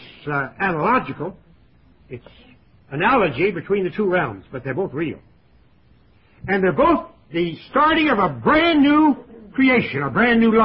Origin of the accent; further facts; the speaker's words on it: Jacksonville, Florida, United States; born there; Then I was born in Jacksonville, Florida